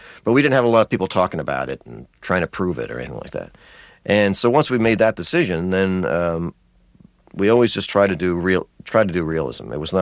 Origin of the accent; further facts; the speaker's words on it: New Jersey, United States; Growing up in New Jersey, I used to read the newspapers, and, you know, and fairly regularly during that era, they'd find a Cadillac with a body, you know, shot in the back of a trunk.